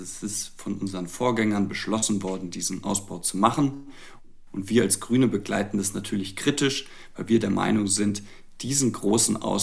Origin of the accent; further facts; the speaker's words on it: Freising, Bavaria, Germany; ich komme aus Freising